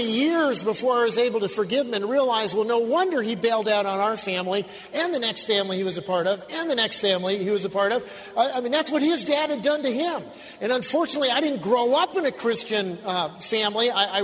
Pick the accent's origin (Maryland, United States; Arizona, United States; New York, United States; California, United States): Arizona, United States; Scottsdale; I grew up in Scottsdale, Arizona.